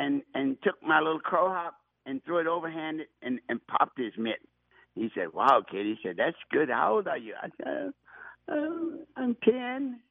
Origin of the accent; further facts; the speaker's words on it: Washington, District of Columbia, United States; When I was growing up in Washington, D.C., in the projects and out in Northeast on Kenilworth Avenue, we didn't even leave the projects.